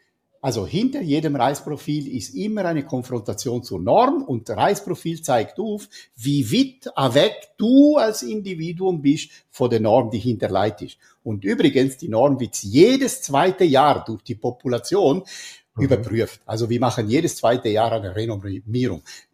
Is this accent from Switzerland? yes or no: yes; Switzerland; Ja, du weißt, ich bin ein Schweizer und ich liebe Schweizer und liebe die Schweiz